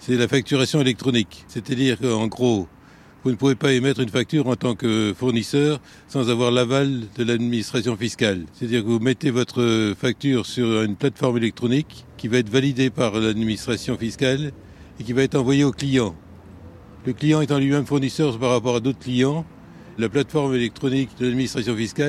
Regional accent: Poitiers, Nouvelle-Aquitaine, France; Poitiers.

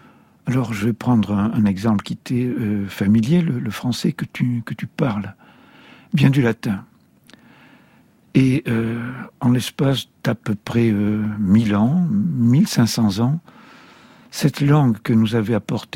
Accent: Southwest France, France; les gens de Paris et des environs ont une certaine façon de parler qui n'est pas la mienne, parce que je suis originaire du sud-ouest.

